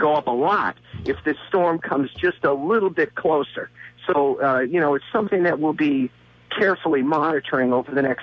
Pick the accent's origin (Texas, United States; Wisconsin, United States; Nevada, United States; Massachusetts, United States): Massachusetts, United States; Assonet; I was born and raised in Assonet, Massachusetts, which is out near Fall River and New Bedford.